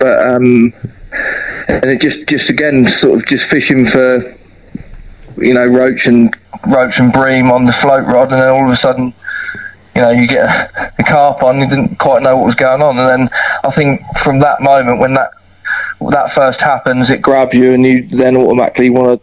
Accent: Watton, East of England, United Kingdom; I'm from a little town called Watton in Norfolk, near Norwich, not about half an hour from Norwich. Sort of out in the sticks, really.

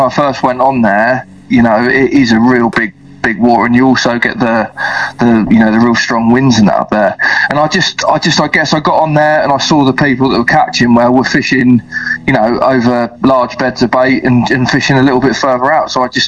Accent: Watton, East of England, United Kingdom; I'm from a little town called Watton in Norfolk, near Norwich, not about half an hour from Norwich. Sort of out in the sticks, really.

